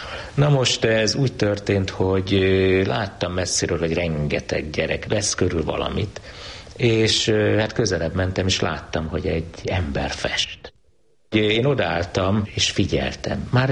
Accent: Székesfehérvár, Fejér, Hungary; born there; Székesfehérváron születtem 1953-ban.

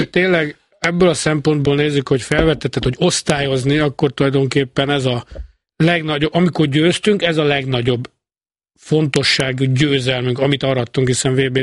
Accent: Budapest, Hungary; most délelőtt kint voltam anyunál Nagytéténből, felnőttem, Budafok Nagytétény

